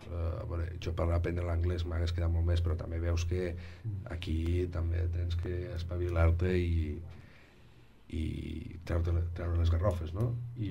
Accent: Falset, Catalonia, Spain; vaig estudiar música de petit, aquí a Falset

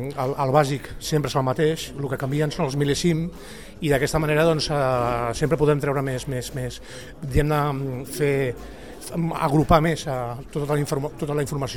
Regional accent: Catalonia, Spain; jo també com a català, pues, em sento molt content

